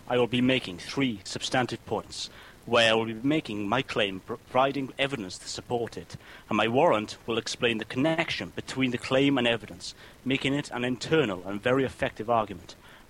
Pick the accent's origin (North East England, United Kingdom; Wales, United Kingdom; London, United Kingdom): Wales, United Kingdom; I'm from Wales